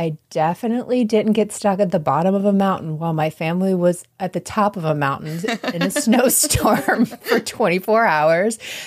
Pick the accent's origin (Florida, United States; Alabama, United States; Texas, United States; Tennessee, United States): Florida, United States; And we're from Florida, so automatically it was way worse.